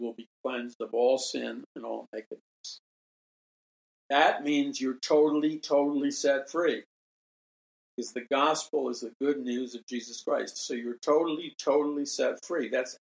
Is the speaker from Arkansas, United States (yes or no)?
no; New York City, New York, United States; Okay, like I freaked because I'm from New York City, okay?